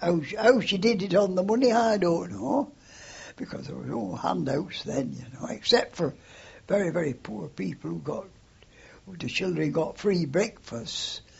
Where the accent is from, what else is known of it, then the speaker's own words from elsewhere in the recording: Oldham, North West England, United Kingdom; born there; I was born in Hollingwood, Ober Oldham, Lancashire. 2nd of July, 1898.